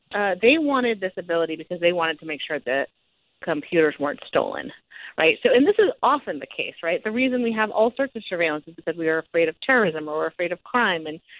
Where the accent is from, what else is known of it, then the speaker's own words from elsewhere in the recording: Silicon Valley, California, United States; I grew up in Silicon Valley, and I really thought I would be a technologist